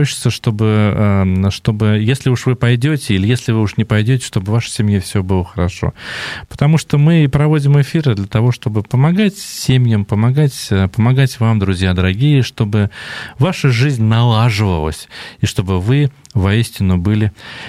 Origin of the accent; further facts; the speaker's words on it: Samara, Samara Oblast, Russia; У меня многие друзья в Самаре, я родом из Самары